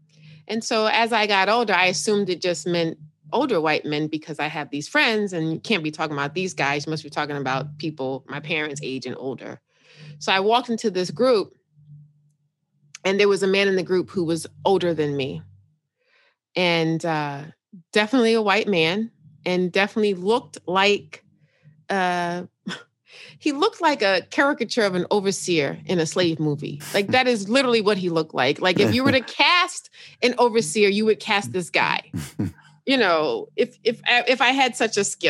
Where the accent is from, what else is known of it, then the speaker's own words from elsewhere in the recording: Bronx, New York, United States; born there; I was born in the Bronx, but I've lived all over this world, all over the country rather